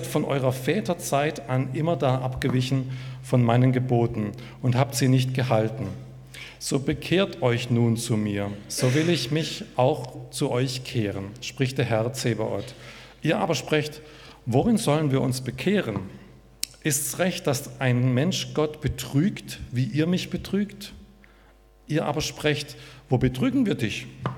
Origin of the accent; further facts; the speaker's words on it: Freiberg, Saxony, Germany; ich bin aus Freiberg, bin Jugendreferent